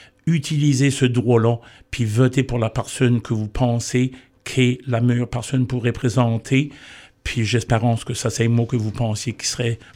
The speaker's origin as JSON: {"language": "French", "region": "Nova Scotia", "country": "Canada", "said": "Moi, je suis fier acadien. J'ai toujours aimé la culture, la langue, et c'est ça."}